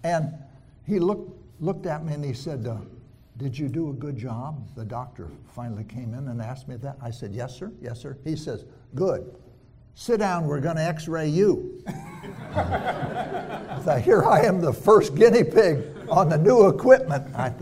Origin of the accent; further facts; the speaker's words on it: Columbus, Ohio, United States; born there; I was born in Columbus, Ohio.